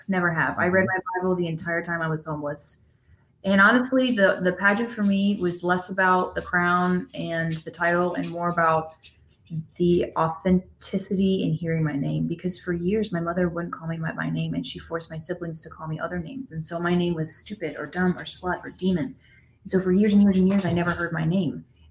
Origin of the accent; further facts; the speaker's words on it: the South, United States; One, I'm from the South.